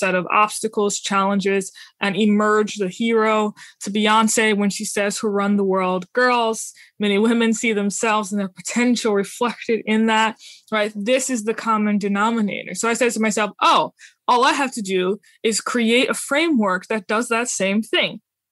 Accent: New Orleans, Louisiana, United States; So basically, I grew up in New Orleans, and I grew up in a very atypical Christian family.

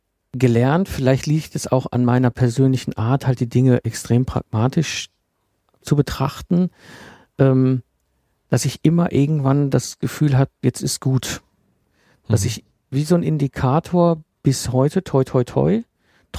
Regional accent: North Rhine-Westphalia, Germany; ich bin im Ruhrgebiet aufgewachsen, zwischen Kohle und Stahl damals noch, das heißt 74er Baujahr

